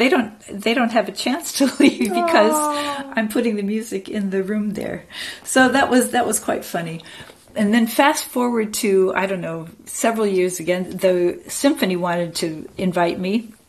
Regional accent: Grand Rapids, Michigan, United States; I went back to my hometown, Grand Rapids, Michigan, and I played a solo recital

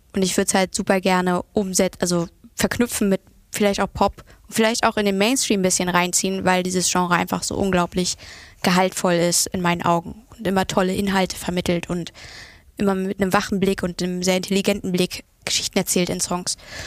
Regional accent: eastern Germany, Germany; ich komme aus dem Osten, also haben wir

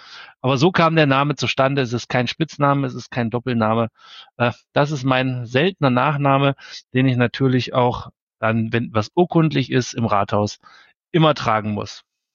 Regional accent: Essen, North Rhine-Westphalia, Germany; ich bin im Essener Norden groß geworden. Ist ja nicht allzu weit weg dann von Westfalen

